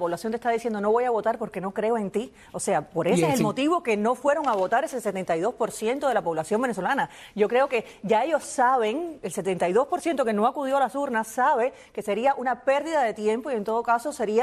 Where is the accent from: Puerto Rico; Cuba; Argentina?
Cuba; lo digo como cubana